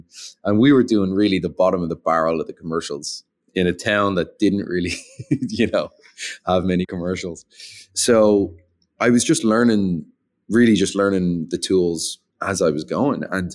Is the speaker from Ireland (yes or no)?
yes; Ireland; I'm Irish, by the way, so I'm from, you know, Europe. We have a slightly different system there.